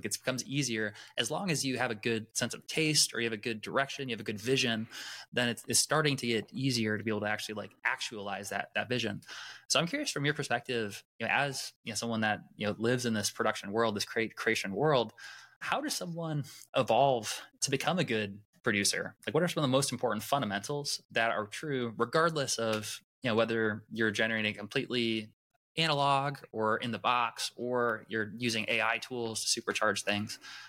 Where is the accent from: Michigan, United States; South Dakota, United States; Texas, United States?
South Dakota, United States; Vermillion; now in Orlando, United States; I grew up in Vermilion, South Dakota. So very different place than where I am now in Orlando.